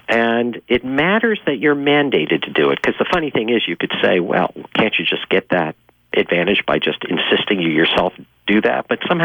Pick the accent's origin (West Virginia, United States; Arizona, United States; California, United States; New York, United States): California, United States; Los Angeles; I mean, it was very funny growing up in Los Angeles, where nobody walks anywhere, right?